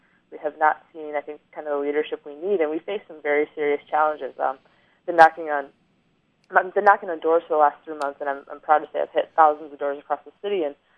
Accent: Lansing, Michigan, United States; I grew up in the Lansing region. I went to Hazlett Public Schools and left the region for about 10 years to start my education and my career. Several years ago, I decided Lansing's a great place. My family's here. So I moved back

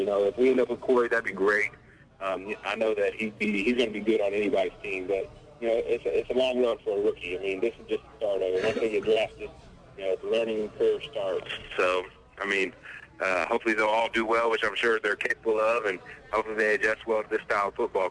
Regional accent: Decatur, United States; I'm a natural left-hand. right-hander, but, you know, growing up in Decatur, we had to use right-handed clubs.

